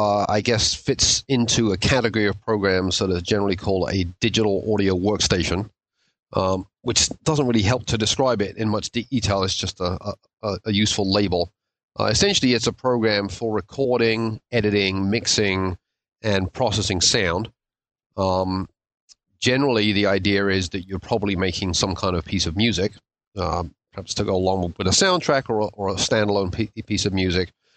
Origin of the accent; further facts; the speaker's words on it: London, United Kingdom; moved away as an adult; now in United States; I'm originally from London, but I've been in the States for about 20 years now.